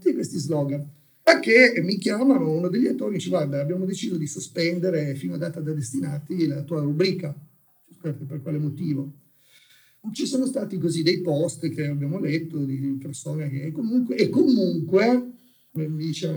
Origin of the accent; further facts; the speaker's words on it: Turin, Piedmont, Italy; mio padre era già diventato un commerciante a Porta Palazzo, per cui sono cresciuto nella Porta Palazzo degli anni 60, con il pieno boom economico